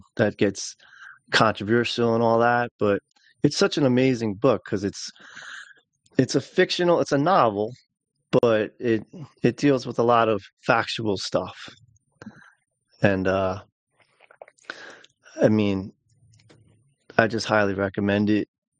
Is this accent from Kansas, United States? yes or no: no; New York, United States; I am slow, even though I'm from New York, I'm pretty slow